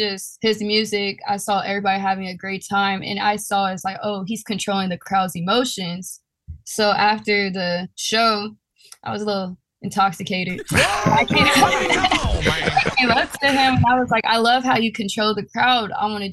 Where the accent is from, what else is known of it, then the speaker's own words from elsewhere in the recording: California, United States; Yeah, I'm from California, so yeah.